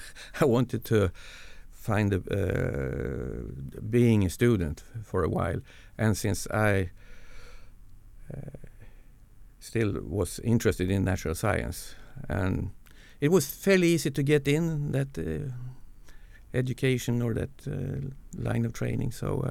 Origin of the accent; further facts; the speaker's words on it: Skellefteå, Västerbotten County, Sweden; now in Umeå, Sweden; But I grew up in Skellefteå, which is about 130 kilometers north of Umeå. I came to Umeå as a student, close to 50 years ago now.